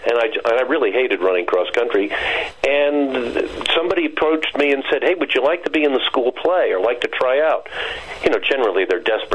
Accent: New York, United States; I grew up in Westchester County.

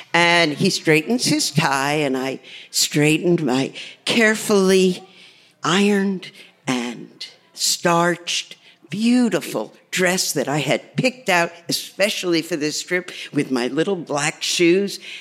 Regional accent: New Jersey, United States; I have no idea what the hell he's doing because I come from New Jersey. We don't have cabs.

